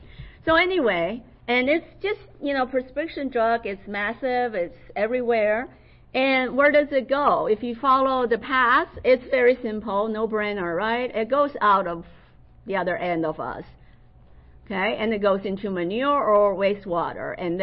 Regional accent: Beijing, China; And I'm originally from Beijing, so this is dear near to my heart.

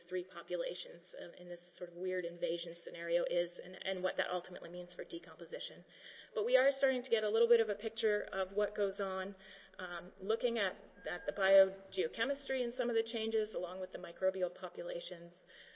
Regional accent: Canada; I'm Canadian.

